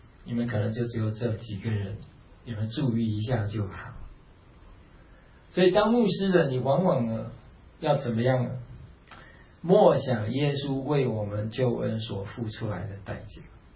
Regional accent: Taiwan; 我们台湾话叫输人不输什么，输人不输阵

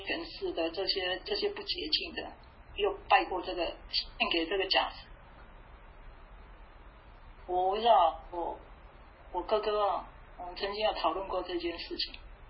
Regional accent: Taiwan; 我记得我们小的时候在台湾。

